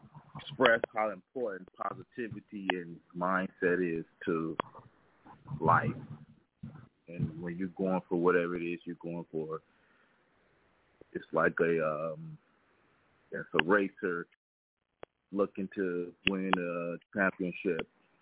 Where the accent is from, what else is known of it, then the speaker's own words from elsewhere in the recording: Israel; I'm an originally born and raised in Israel.